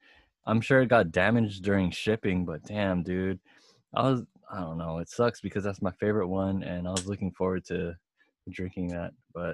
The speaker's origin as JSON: {"language": "English", "region": "West Coast", "country": "United States", "said": "But with me, like, you know, I'm from the West Coast, and I like Shake Shack more than In-N-Out."}